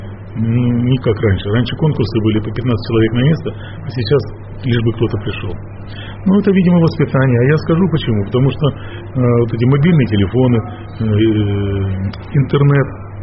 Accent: Russia; все американцы и мы из России.

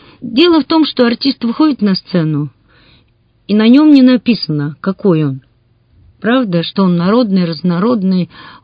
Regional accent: Irkutsk, Irkutsk Oblast, Russia; ведь я иркутянка, и я представляю Иркутск.

